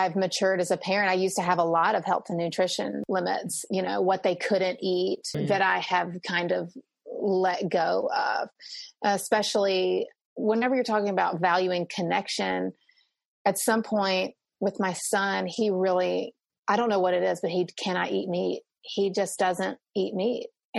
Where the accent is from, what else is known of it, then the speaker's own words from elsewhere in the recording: the South, United States; I'm Southerner, so we say ma'am and sir, but just a kind of deference that this person deserves respect. And that might be particular to Southerners